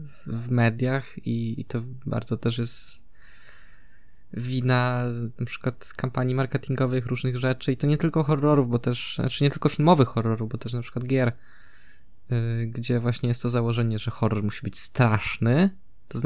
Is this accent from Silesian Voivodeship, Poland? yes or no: yes; Silesian Voivodeship, Poland; bo jestem spod Częstochowy, jakby tak tam moja rodzina mieszka